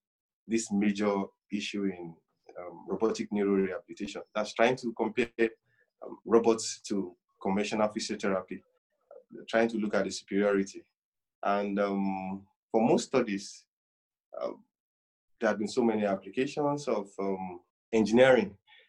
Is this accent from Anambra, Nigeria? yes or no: no; Badagry, Lagos, Nigeria; I was born and bred in Badagry. Badagry is like the ancient town where you have this slave trade history. Yeah, but originally, my state of origin states that I'm from Abeokuta in Ogun State. But I've grown, all my life I've been in Lagos, so I call myself a Lagosian.